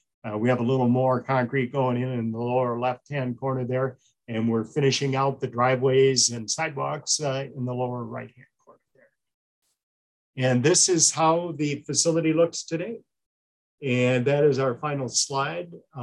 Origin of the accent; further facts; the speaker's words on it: Madison, Wisconsin, United States; I grew up in Madison, Wisconsin, and that's what a lot of the water works did there